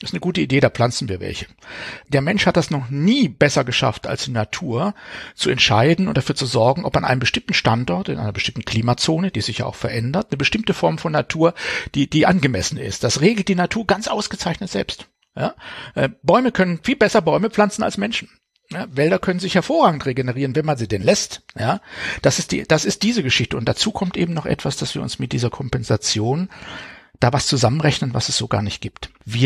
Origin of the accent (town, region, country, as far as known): Baden-Württemberg, Germany; born or raised there